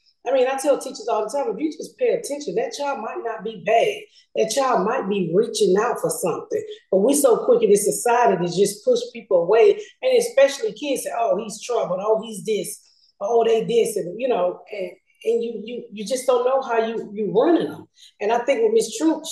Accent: Atlanta, Georgia, United States; So I'm from the South. You have to learn how to do something called joning. People call it different from different place, you know, sides of the world. But here in Atlanta, we call it down South, we call it joning.

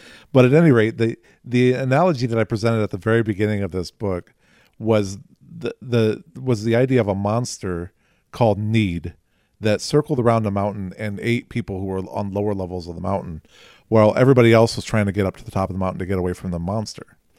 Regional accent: United States; I mean, at what point do I, as an American, start demanding that my government start giving me a return on the taxes that I've been paying?

